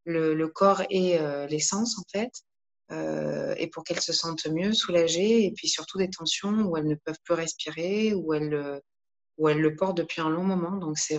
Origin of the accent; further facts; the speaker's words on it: Provence-Alpes-Côte d'Azur, France; now in Lyon, France; Je suis originaire des Alpes-Maritimes. Je suis installée à Lyon depuis maintenant 6 ans.